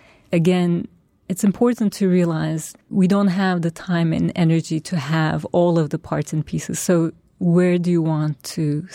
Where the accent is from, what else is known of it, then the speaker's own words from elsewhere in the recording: Turkey; now in New York, United States; if I am from Turkey and now I live in New York, maybe my future should be the world.